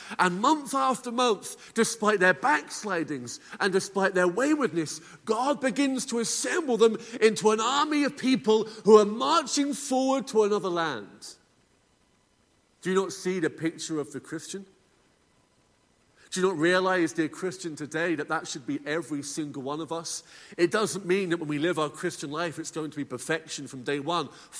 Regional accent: England, United Kingdom; I know I'm an Englishman standing in the pulpit here in Newton Arts

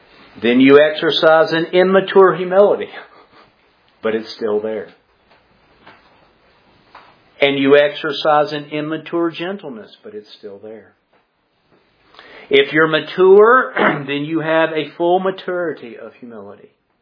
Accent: Ireland; Well, I'm Irish, and Irish people just get mad.

